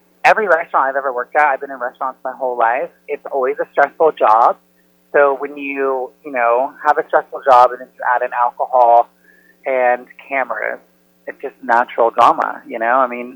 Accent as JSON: {"language": "English", "region": "Indiana", "country": "United States", "said": "You know, I'm from Indiana. I'm from a very small town"}